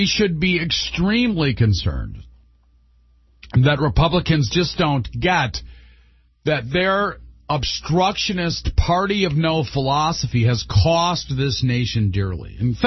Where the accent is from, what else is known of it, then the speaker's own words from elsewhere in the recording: United States; but because I'm an American